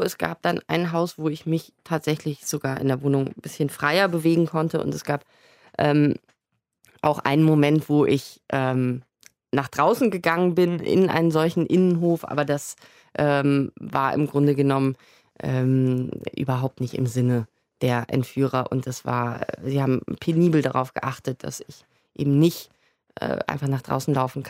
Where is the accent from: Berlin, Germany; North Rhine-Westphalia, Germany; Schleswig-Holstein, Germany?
North Rhine-Westphalia, Germany; Bonn; Also es ist so, ich komme aus Bonn und bin mit Laura eben dort zur Schule gegangen.